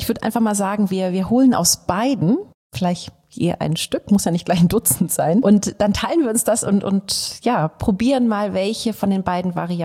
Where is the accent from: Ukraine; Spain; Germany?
Germany; Northern Germany; Also hier hängen ja auch Werke von Emil Nolde, den kennen wir als Norddeutsche sehr gut